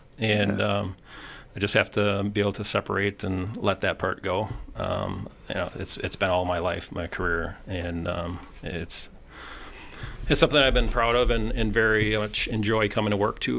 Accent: Wisconsin Rapids, Wisconsin, United States; I'm a local here, born and raised in Wisconsin Rapids.

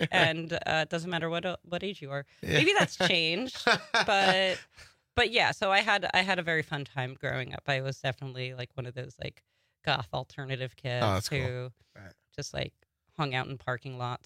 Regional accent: Long Island, New York, United States; I'm from Long Island originally.

